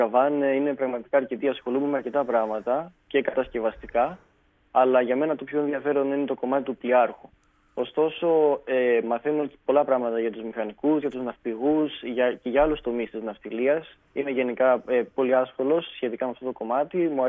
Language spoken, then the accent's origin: Greek; Rethymno, Crete, Greece; Είμαι από το Ρέθυμνο, από το νότιο Ρέθυμνο, την όμορφη περιοχή του Πλακιά. Ρέβελη, αν έχετε ακούσει, το Φιλικόδασο, το περίφημο, από εκεί πέρα.